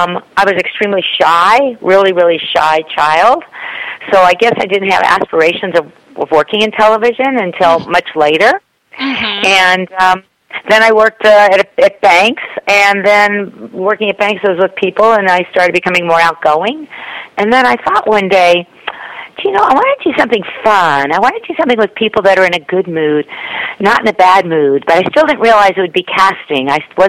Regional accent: Los Angeles, California, United States; I grew up in Los Angeles, so I was around television all the time.

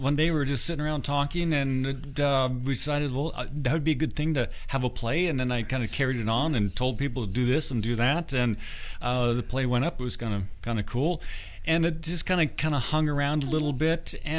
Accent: Oregon, United States; I'm from Oregon. Mm-hmm. Where all this started.

